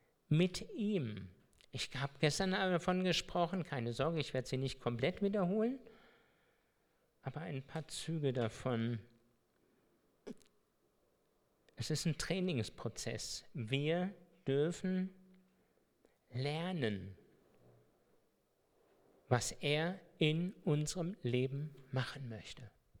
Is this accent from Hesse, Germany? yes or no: yes; Hesse, Germany; Ich bin jetzt aus Hessen und ja. Ist vielleicht ein bisschen anders. Ich bin eben Hesse, ne?